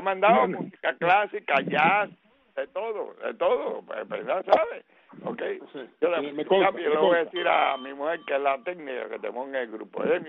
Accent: Cuba; yo soy cubano.

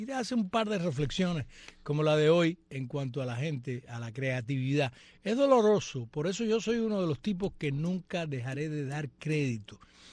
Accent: Cuba; que soy una cubana para el bien y no para el mal.

